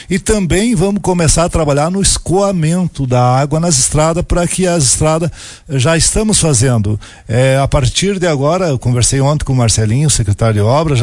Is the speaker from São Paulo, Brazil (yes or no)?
no; Vacaria, Rio Grande do Sul, Brazil; born there; eu tenho um orgulho muito grande de estar prefeito aqui em Vacaria, eu que saí lá do 8º distrito, nasci lá na Enxovia